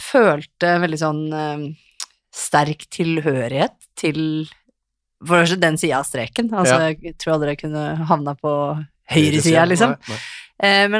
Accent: Oslo, Norway; så bodde jeg, jeg vokste opp på Holmlia

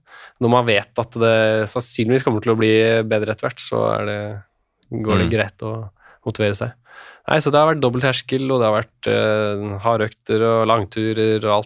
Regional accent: Trysil, Innlandet, Norway; now in Oslo, Norway; Jeg er jo fra Trysil, hvor man møter, man kan løpe en hel måned uten å møte folk omtrent

